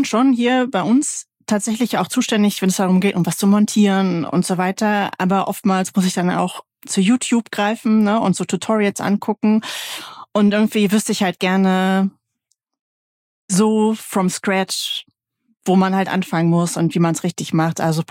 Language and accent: German; Berlin, Germany; born there; now in Kiel, Germany; Ja, aus Kiel, ganz hoch im Norden sitze ich und ich bin eigentlich gebürtige Berlinerin, aber ganz glückliche Wahlkielerin, ne?